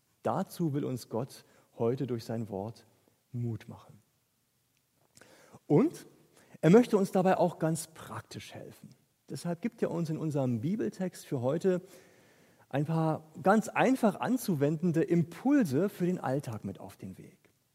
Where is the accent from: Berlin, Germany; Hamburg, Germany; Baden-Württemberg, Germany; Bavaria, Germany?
Berlin, Germany; Es war in der Oberstufe auf dem Gymnasium in meiner Heimatstadt Berlin.